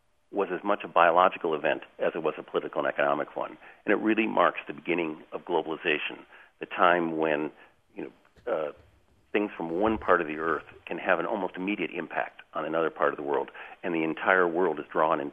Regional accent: Pacific Northwest, United States; I was raised in the Pacific Northwest

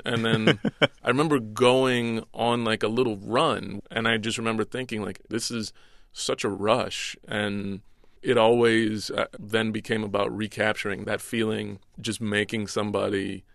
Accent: United States; I'm an American kid who grew up listening to predominantly hip-hop.

